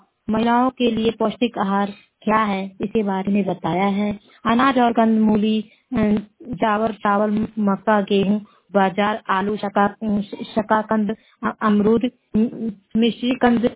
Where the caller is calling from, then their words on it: Bankhuriya Modipur, Uttar Pradesh, India; मेरे गांव का नाम बनखुरिया मोदीपुर है। मैं जिला संत कबीर नगर से बोल रही हूँ।